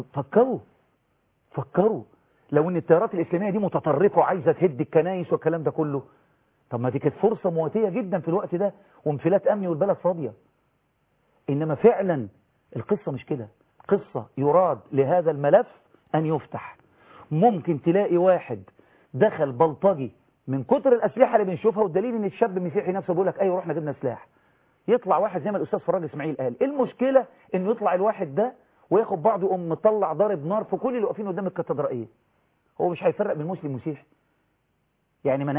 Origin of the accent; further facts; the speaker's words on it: Egypt; انا كمصري مسلم احب ان تفعل دولته القانون